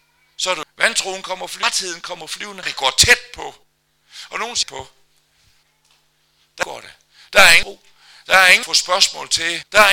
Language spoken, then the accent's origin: Danish; Jutland, Denmark; Vi er jo jyder.